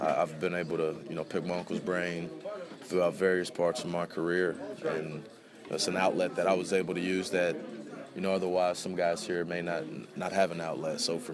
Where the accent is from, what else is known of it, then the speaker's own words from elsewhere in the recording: Cincinnati, Ohio, United States; I got a chance to see Barry Larkin quite a bit, you know, just being from Cincinnati.